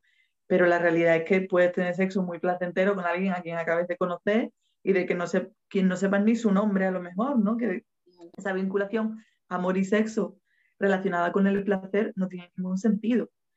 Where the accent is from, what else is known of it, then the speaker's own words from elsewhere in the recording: San Fernando, Andalusia, Spain; Yo vivo en el sur de España, yo soy de San Fernando, un pueblo de la provincia de Cádiz, en Andalucía, al sur.